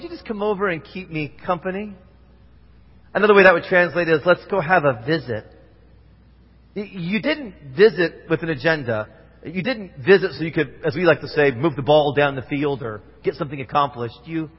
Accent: Indiana, United States; This is when I grew up in Indiana.

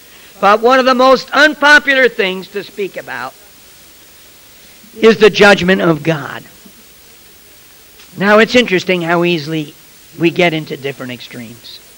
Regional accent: New Jersey, United States; It's because I'm from New Jersey.

